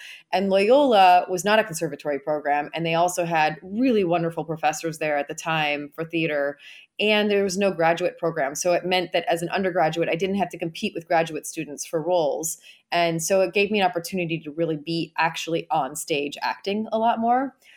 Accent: Illinois, United States; moved away as an adult; now in Los Angeles, United States; I mean, I've lived here longer than anywhere else, but I grew up in the Chicago suburbs. And then I moved to Los Angeles in 2000.

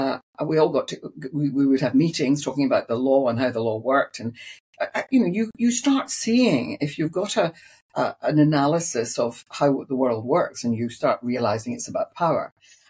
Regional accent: Glasgow, Scotland, United Kingdom; I was brought up in Glasgow.

